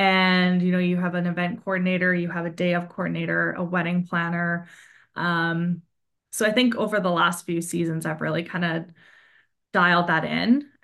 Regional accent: Sherwood Park, Alberta, Canada; I grew up in Alberta outside of Edmonton in Sherwood Park, and I always knew that I wanted to be in the Okanagan

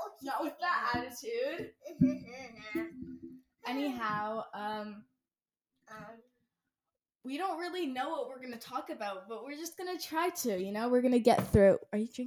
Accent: Canada; I'm 12, and I'm from Canada.

